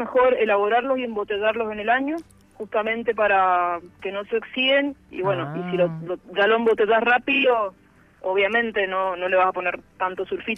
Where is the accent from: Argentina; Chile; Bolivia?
Argentina; Mendoza; tanto acá en el país me han reconocido bastante, en mi ciudad natal, Mendoza